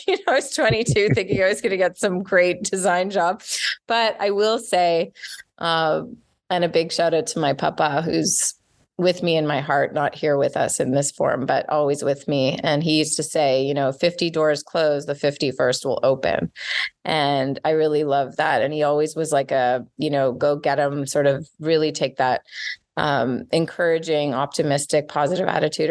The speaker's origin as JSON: {"language": "English", "town": "Montreal", "region": "Quebec", "country": "Canada", "tie": "born or raised there", "moved": "as an adult", "said": "I grew up in Montreal and, went to school there. I went away."}